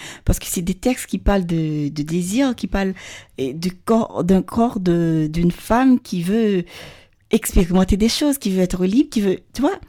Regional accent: Haiti; Évidemment, je suis haïtienne, donc je suis une rebelle.

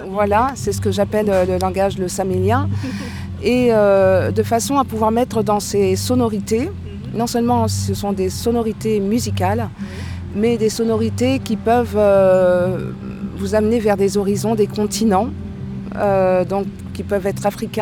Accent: French Guiana; Je suis originaire de la Guyane française

